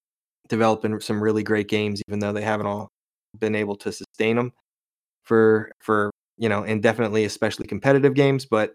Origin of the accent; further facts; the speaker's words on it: Philadelphia, Pennsylvania, United States; I am from Philadelphia, or just outside Philadelphia.